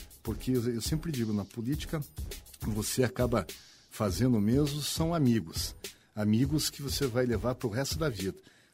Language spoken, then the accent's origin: Portuguese; Ponta Grossa, Paraná, Brazil; em especial eu que sou da cidade de Ponta Grossa